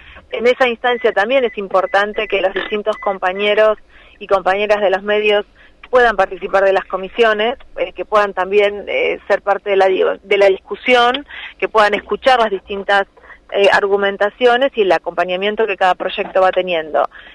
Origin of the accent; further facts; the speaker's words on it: Morón, Buenos Aires Province, Argentina; Yo soy de Morón.